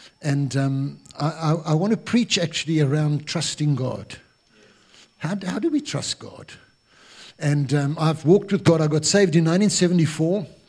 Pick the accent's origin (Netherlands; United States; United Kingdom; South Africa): South Africa; Grahamstown, Eastern Cape; now in Cape Town, South Africa; I was in Port Elizabeth in those days. We were transferred to Grahamstown, my hometown, back to Port Elizabeth, then to Cape Town in 83.